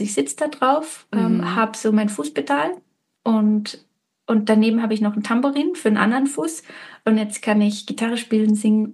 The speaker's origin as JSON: {"language": "German", "region": "Salzburg", "country": "Austria", "said": "Ich normalerweise rede ich eigentlich so, weil ich bin Salzburgerin."}